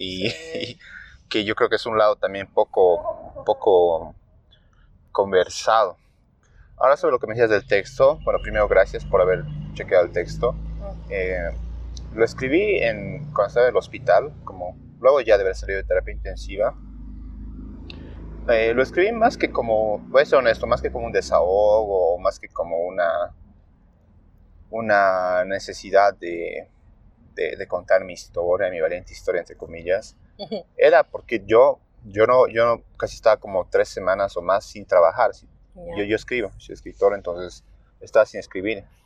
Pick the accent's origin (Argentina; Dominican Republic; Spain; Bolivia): Bolivia; La Paz; soy de La Paz, soy escritor